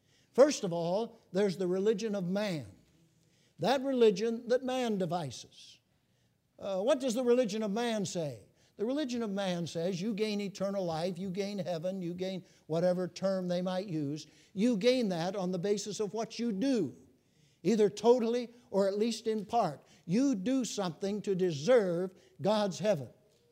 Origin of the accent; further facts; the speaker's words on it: Arizona, United States; Listen, I grew up in Arizona, just 16 miles from one of the Mormon tabernacles, temples.